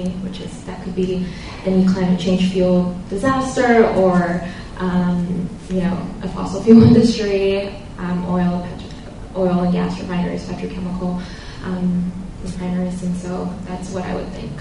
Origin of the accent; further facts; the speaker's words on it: Saipan, Northern Mariana Islands; this super typhoon Yutu, I don't know if any of you heard of it, basically pummeled my hometown of Saipan.